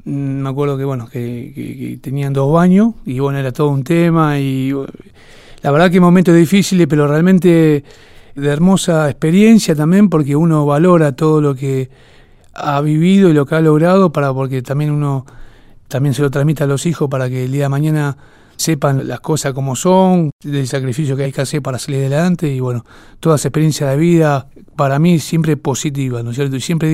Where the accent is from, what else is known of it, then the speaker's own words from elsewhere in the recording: Isla Maciel, Buenos Aires Province, Argentina; also born or lived in Las Toscas; Sí, yo nací en Las Toscas, provincia de Santa Fe, más lindero hacia el Chaco. Al año y medio de vida mío, mis padres vinieron a Buenos Aires, precisamente a la Isla Maciel, en busca de un futuro mejor. Y bueno, fui creciendo ahí.